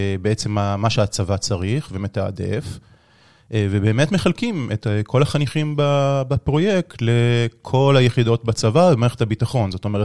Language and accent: Hebrew; Ramat Gan, Tel Aviv District, Israel; now in Tel Aviv, Israel; במקור רמת גני.